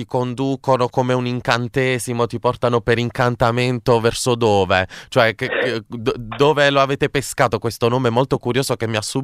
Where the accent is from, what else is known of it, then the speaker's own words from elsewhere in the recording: Apulia, Italy; mi perdoneranno se indugio in Puglia, nella mia terra